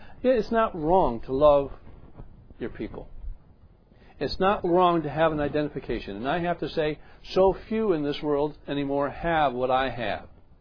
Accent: Fairhaven, United States; When I go to my hometown, I walk in and I can say who my name is. Everybody says, oh, we know you. We know your family. Because … have been in Fairhaven forever.

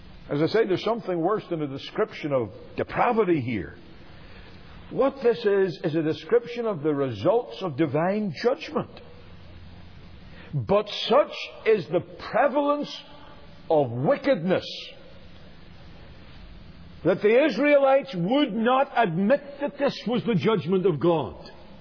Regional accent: Northern Ireland, United Kingdom; I was preaching in my home country, in Northern Ireland

